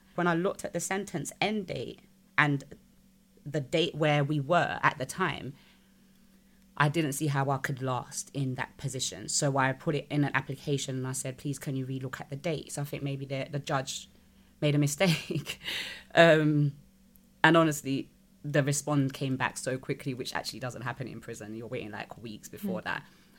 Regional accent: United Kingdom; it's a foreign national jail and I'm British.

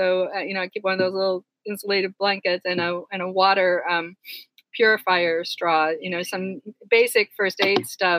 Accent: California, United States; fortunately, my home state is California too

